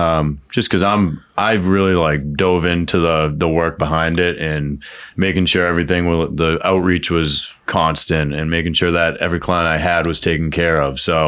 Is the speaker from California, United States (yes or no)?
no; Waltham, Massachusetts, United States; Yeah, I grew up in Waltham, Mass. Literally born and raised.